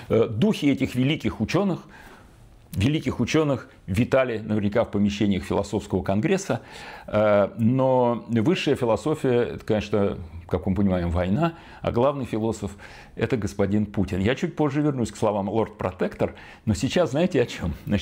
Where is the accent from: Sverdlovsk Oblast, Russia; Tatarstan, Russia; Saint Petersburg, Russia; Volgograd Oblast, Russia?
Saint Petersburg, Russia; в моем родном городе Санкт-Петербурге